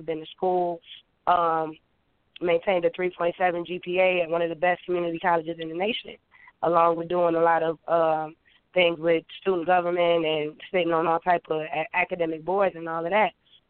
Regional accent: Chicago, Illinois, United States; As far as about me, well, I'm originally from Chicago

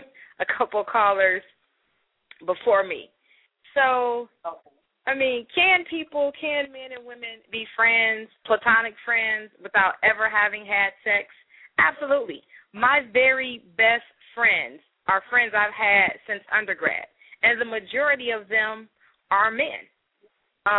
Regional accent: Detroit, Michigan, United States; He knew I was from Detroit based on something I had on.

